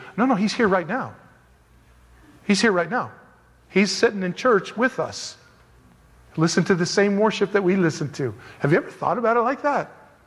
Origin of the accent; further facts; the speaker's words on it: United States; because I'm still an American. I think linear, past, present, future.